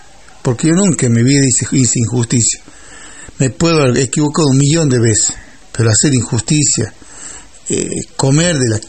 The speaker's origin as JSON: {"language": "Spanish", "country": "Argentina", "said": "porque somos Argentina. Cualquier lugar del país, somos Argentina."}